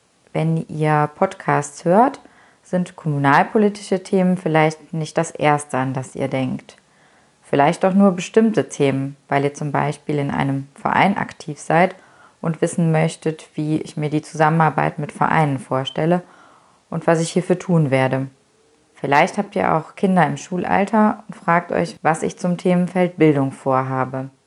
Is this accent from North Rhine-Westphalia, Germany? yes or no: yes; North Rhine-Westphalia, Germany; Ich bin ein Kind der Eifel, ich bin hier aufgewachsen und ich lebe sehr gerne hier.